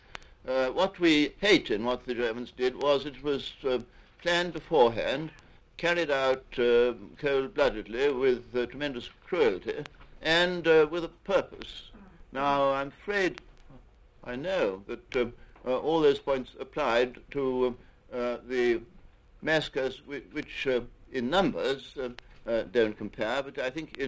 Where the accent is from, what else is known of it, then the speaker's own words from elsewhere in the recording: England, United Kingdom; being an Englishman